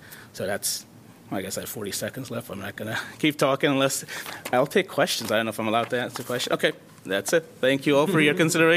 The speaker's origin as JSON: {"language": "English", "town": "Muscatine", "region": "Iowa", "country": "United States", "tie": "born or raised there", "lives_now": "Iowa City, United States", "said": "I'm from Iowa City. I grew up in Muscatine, Iowa."}